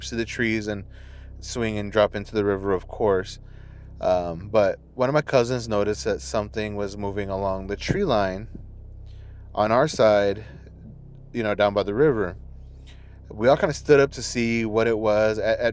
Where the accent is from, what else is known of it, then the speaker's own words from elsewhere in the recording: San Antonio, Texas, United States; I'm from San Antonio, Texas.